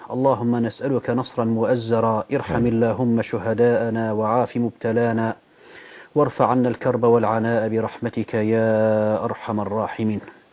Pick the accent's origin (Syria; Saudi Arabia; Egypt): Syria; عندنا في سورية اليوم راية واضحة، هي راية لا إله إلا الله.